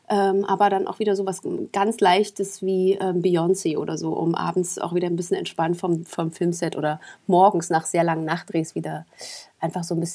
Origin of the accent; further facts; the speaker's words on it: Jena, Thuringia, Germany; weil mich ein Schauspielagent angesprochen hat in meiner Heimatstadt in Jena.